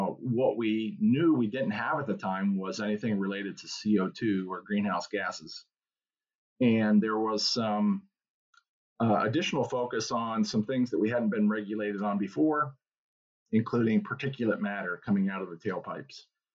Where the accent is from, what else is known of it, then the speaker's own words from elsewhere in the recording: Pennsylvania, United States; So I grew up in Western Pennsylvania on a farm, but was fascinated with aviation.